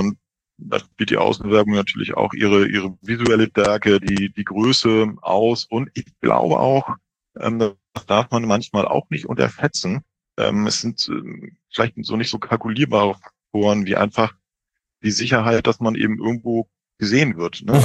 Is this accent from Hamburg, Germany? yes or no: yes; Hamburg, Germany; als Hamburger bin natürlich ganz begeistert